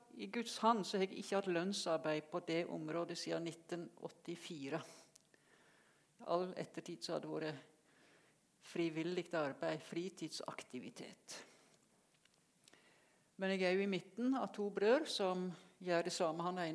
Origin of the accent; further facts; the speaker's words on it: Telemark, Norway; also born or lived in Finnmark / Lillehammer; Men jeg er Vest-Telemark fremleis. Uten røtter, men det er nå der jeg vokste opp. Flyttet ifra heimstaden min, der mamma og pappa bodde, i 74. Med et lite opphold i Kvitsøy